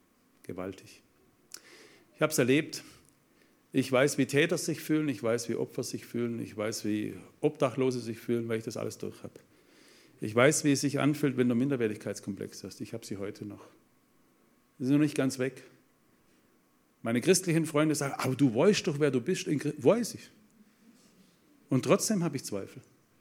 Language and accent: German; Russia; German is a second language; Sag, ich bin Russe, geht nicht.